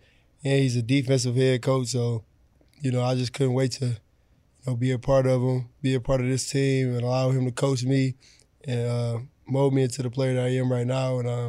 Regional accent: Detroit, Michigan, United States; You know, I'm from Detroit.

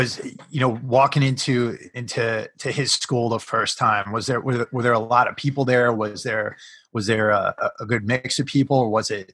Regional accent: Connecticut, United States; I'm from Connecticut. I wrestled from high school

